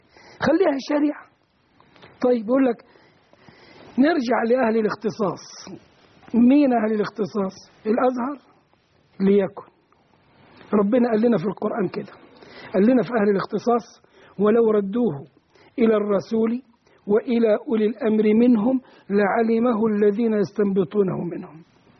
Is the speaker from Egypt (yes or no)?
yes; Egypt; نحن كمصريين